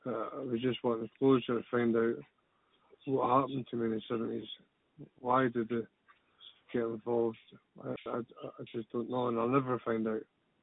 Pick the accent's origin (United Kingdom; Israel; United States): United Kingdom; Bellshill, Scotland; born there; I was born in Bells Hill Hospital.